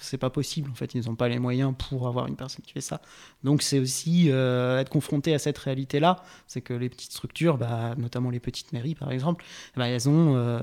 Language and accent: French; Centre-Val de Loire, France; also born or lived in Rouen / Paris / Brittany; j'ai grandi dans la Beauce. J'ai bien bougé, en fait. J'ai fait mes études à Rouen et Paris. Et j'ai vécu assez longtemps en Bretagne.